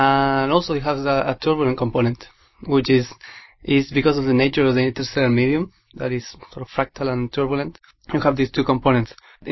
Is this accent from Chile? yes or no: yes; Chile; moved away as an adult; I'm from Chile. I came here to do my PhD